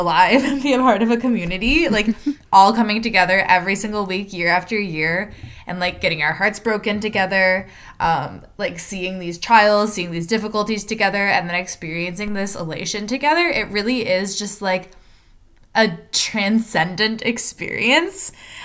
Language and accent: English; Michigan, United States; now in California, United States; I'm here in California now, but I grew up in Michigan and went to school at Michigan